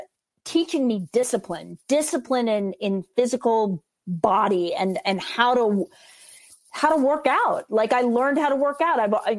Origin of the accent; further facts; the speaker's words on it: Sun Valley, Idaho, United States; I really wanted that movie because I grew up in Sun Valley, just like that's your home in the summer.